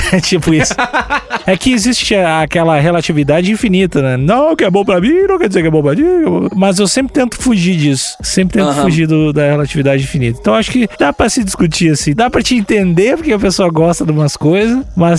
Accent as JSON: {"language": "Portuguese", "town": "Rio do Sul", "region": "Santa Catarina", "country": "Brazil", "accent": "Rio do Sul", "said": "tá vindo até meu sotaque mais do Rio do Sul também."}